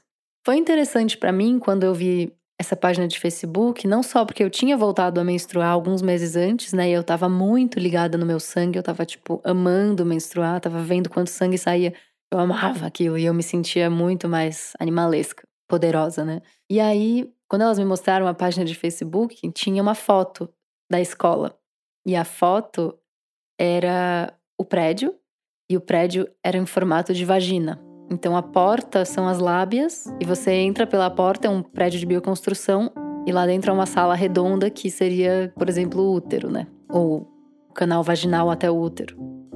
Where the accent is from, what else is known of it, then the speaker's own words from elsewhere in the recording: Salvador, Bahia, Brazil; born there; Eu nasci de cesárea no hospital em Salvador, na Bahia.